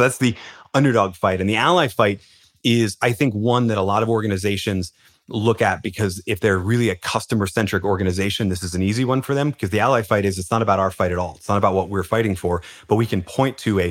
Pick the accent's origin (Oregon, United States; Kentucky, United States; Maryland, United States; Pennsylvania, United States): Pennsylvania, United States; Philadelphia; because I'm from Philadelphia and we're the city of underdogs.